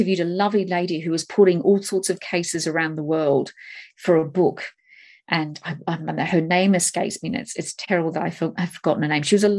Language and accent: English; Australia; I came from Australia.